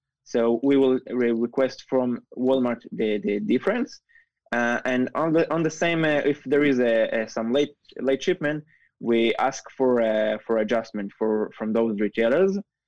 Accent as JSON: {"language": "English", "country": "Israel", "said": "I'm from Israel."}